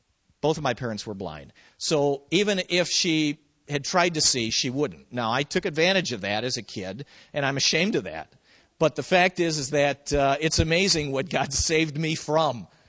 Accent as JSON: {"language": "English", "town": "Milwaukee", "region": "Wisconsin", "country": "United States", "tie": "born or raised there", "said": "where I grew up in Milwaukee. Where I lived was a mother's nightmare, because we kind of lived in the poor side of town in one of the suburbs."}